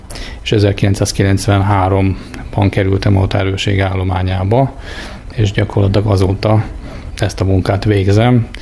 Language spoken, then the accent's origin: Hungarian; Tompa, Bács-Kiskun, Hungary; Tompai származású vagyok